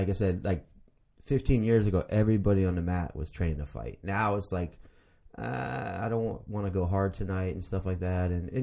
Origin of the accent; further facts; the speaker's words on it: San Antonio, Texas, United States; born there; Well, I was born in San Antonio, Texas. Time my family was living in Chicago